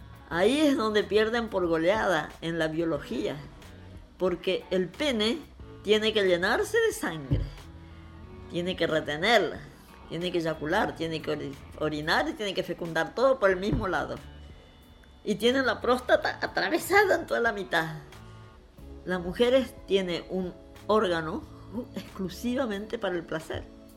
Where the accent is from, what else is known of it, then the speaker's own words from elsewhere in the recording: Colombia; moved away as an adult; now in Argentina; vinimos de Colombia, estuvimos 5 años en Corrientes.